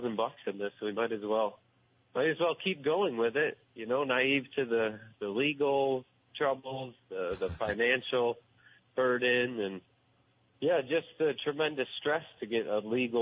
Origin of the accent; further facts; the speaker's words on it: New York, United States; since I'm from New York, you know, upstate New York, and we loved it here, went over to college in Plattsburgh, stayed there for a bit, and, eventually moved here